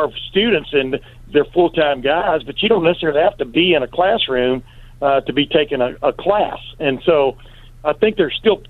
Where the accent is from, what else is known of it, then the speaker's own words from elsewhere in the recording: Alabama, United States; born there; like I've always been since I was born in Alabama